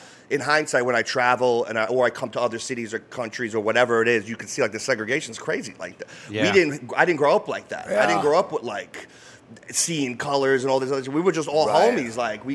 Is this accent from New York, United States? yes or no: yes; Queens, New York, United States; I'm born and raised in Queens, like Flushing area.